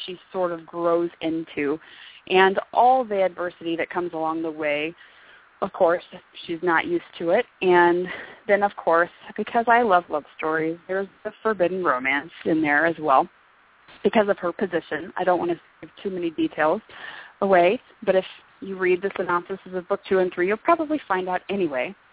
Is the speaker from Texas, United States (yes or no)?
no; California, United States; yeah, see, we're from Northern California, so the stuff I've been to was in that area.